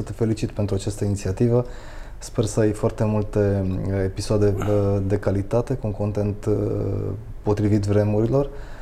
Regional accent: Bucharest, Romania; Eu sunt un bucureștean, prima generație de bucureșteni. În timpul Revoluției aveam 17 ani și m-am dus în 21 decembrie, fiind locuind în cartierul Operetei, foarte aproape de universitate

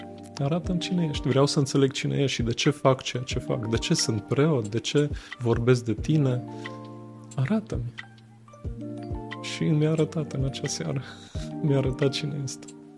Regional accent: Timișoara, Timiș County, Romania; Cel puțin când ajung în Timișoara, în orașul meu natal, mă simt ca în rai. Îmi văd locurile natale, îmi văd prietenii.

